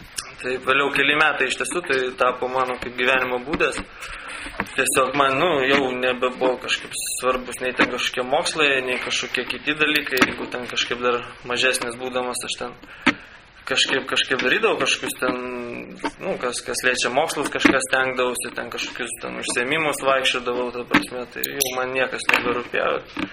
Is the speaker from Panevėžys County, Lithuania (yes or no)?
no; Vilnius, Vilnius County, Lithuania; užaugau ir gimiau aš Vilniuje. Augau aš šeimoje, kur tokia ganėtinai nemaža, gal šeimoje šeši žmonės. Augau tiesiog kelių kambarių būtę.